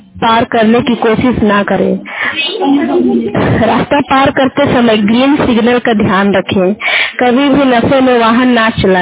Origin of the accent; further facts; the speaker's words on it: Jharkhand, India; मैं गोला प्रखंड की रहने वाली हूँ